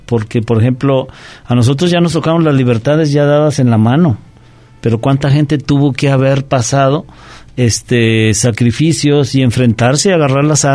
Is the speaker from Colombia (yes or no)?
no; Mexico; somos mexicanos